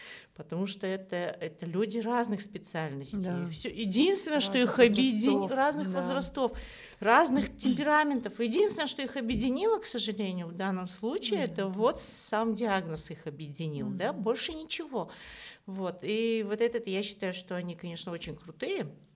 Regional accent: Almaty, Kazakhstan; премьера у нас была в Алма-Ате, и там было немного проще, потому что все-таки мы в родном городе

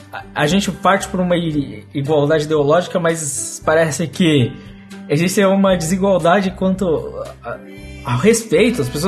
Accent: Portugal; Os dois somos portugueses e é isso, sabe?

